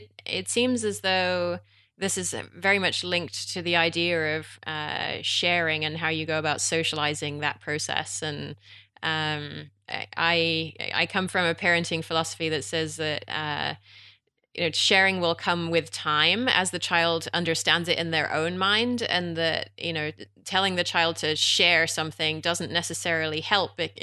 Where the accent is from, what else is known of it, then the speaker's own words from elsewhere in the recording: England, United Kingdom; In others, as an English person.